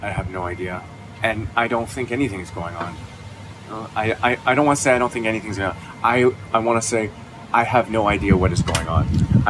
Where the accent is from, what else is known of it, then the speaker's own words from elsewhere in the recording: Toronto, Ontario, Canada; I am from Toronto, and I was on my parents' couch when Joe Carter hit that home run to walk off the World Series.